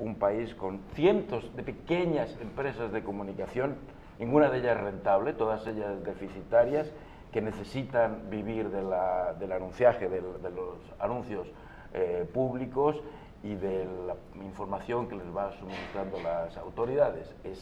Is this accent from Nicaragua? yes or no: no; Spain; Yo te puedo hablar de esto porque soy español